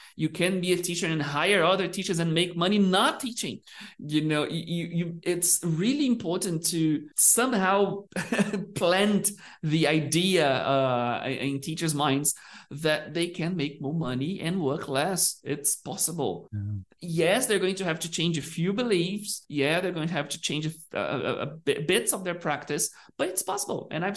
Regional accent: Uberlândia, Minas Gerais, Brazil; Yeah, it's because I'm from Uberlândia in Minas Gerais, right?

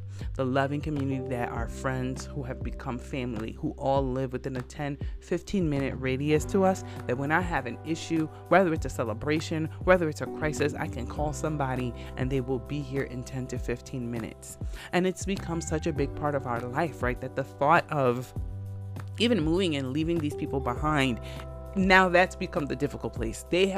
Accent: Jersey City, New Jersey, United States; because I grew up in Jersey City, and I felt like the aspiration was, oh, you should move out, right, and move on up.

